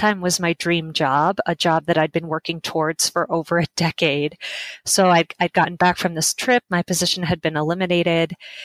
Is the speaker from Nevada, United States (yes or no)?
yes; Las Vegas, Nevada, United States; And I started a website in my hometown of Las Vegas dedicated to kind of mindful, simple, alcohol-free living.